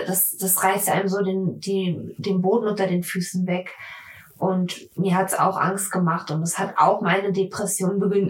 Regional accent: Bielefeld, North Rhine-Westphalia, Germany; born there; Ich bin übrigens in Bielefeld geboren.

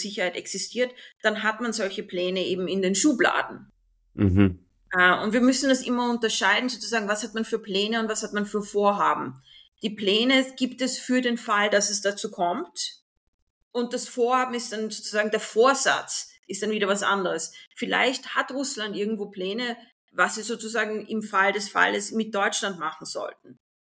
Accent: Austria; Ich bin Österreicherin

